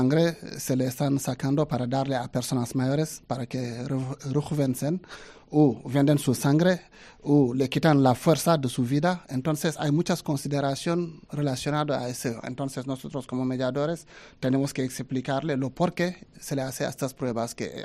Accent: Senegal; Spanish is a second language; moved away as an adult; now in Spain; soy de Senegal, llevo 10 años en España

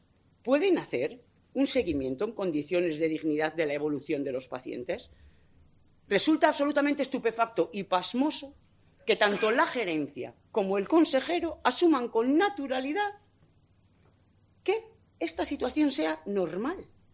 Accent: Zamora, Castile and León, Spain; Y una se hace muchas preguntas, y más siendo zamorana. La vida de los zamoranos

